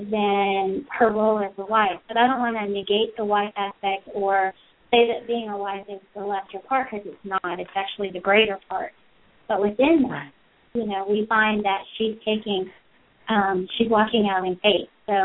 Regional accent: Pensacola, Florida, United States; a pastor's wife from my hometown, Pensacola, Florida.

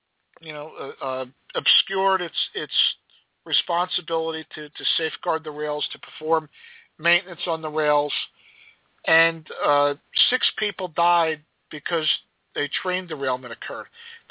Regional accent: New Jersey, United States; if you take the train, I'm from New Jersey, if you take the train into New York City

